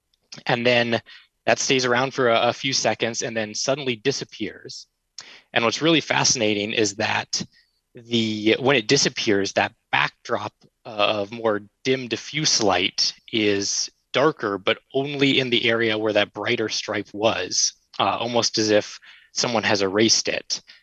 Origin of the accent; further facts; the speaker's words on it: Fairbanks, Alaska, United States; So I actually was born and raised in Fairbanks, Alaska, which is right under that auroral oval. So I got to see them every winter growing up.